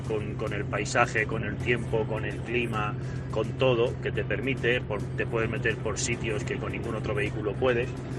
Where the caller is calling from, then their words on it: Alicante, Valencian Community, Spain; de Alicante.